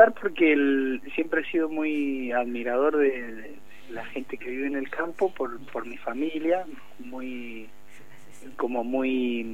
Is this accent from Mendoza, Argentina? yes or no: yes; Malargüe, Mendoza, Argentina; Yo soy de Malargüe y ellos viven en la zona rural